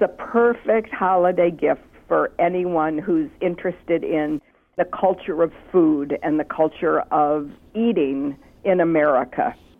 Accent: Detroit, Michigan, United States; when I was growing up in Detroit, there were no Howard Johnson's in Detroit itself.

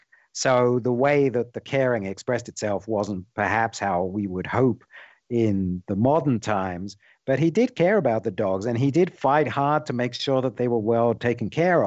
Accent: England, United Kingdom; I grew up in England. I went to college in London.

